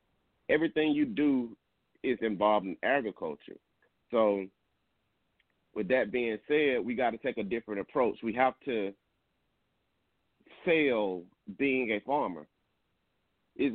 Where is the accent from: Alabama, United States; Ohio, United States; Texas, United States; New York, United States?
Alabama, United States; Tuskegee; I grew up, born and raised in Tuskegee.